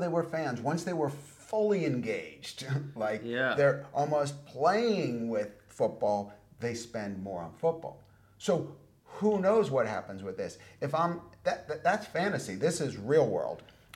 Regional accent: New York, United States; now in London, United Kingdom; because I live in London now. I'm from New York, but I live in London.

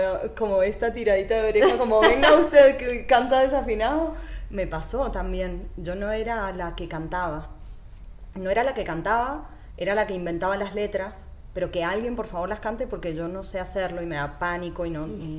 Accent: Mendoza, Argentina; Y después de 5 años andando por la universidad en Mendoza, que es de donde vengo, Mendoza, Argentina

